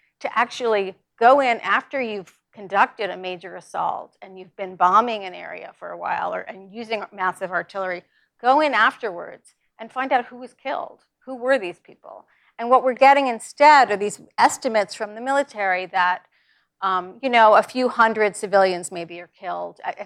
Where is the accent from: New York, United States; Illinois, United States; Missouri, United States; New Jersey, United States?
New York, United States; I'm from New York. So 9/11 was a huge event for me and for everyone I know.